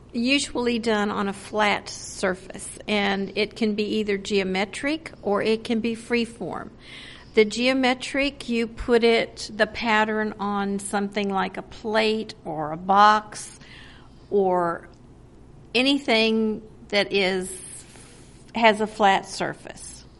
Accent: Pinehurst, Texas, United States; I'm from Pinehurst, Texas, which is just northwest of Houston.

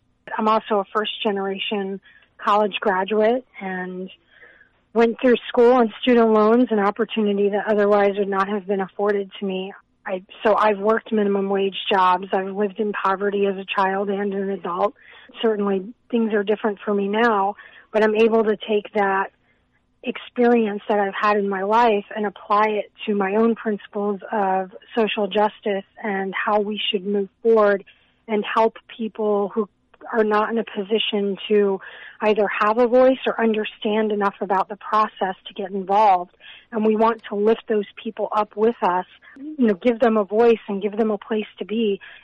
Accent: Florida, United States; moved away as an adult; now in Iowa, United States; I'm actually originally from Florida. I lived there my whole life. I didn't leave there until I came to Iowa nearly 4 years ago.

